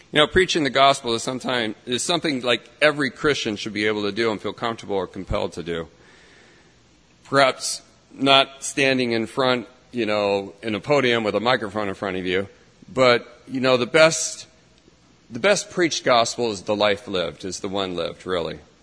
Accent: California, United States; I grew up in Southern California to a Catholic family, mom and dad, and older sister, younger brother that stuck me in the middle.

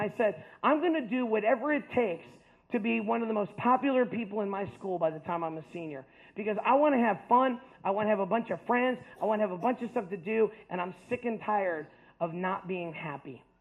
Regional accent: Steubenville, Ohio, United States; also born or lived in Cleveland / Virginia; I grew up in Virginia, and I grew up in Ohio. Born in Cleveland, moved all around, but then spent most of my time growing up in Virginia in Steubenville right down the road.

